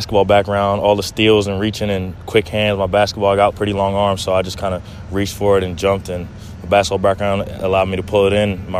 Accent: Rumson, New Jersey, United States; I'm from Rumston, New Jersey.

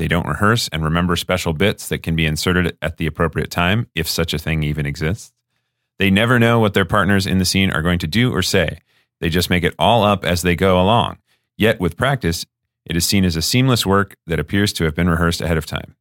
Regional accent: Providence, Rhode Island, United States; So he teaches this form of meditation at the church I went to growing up in Providence, which is the First Unitarian Universalist Church of Providence.

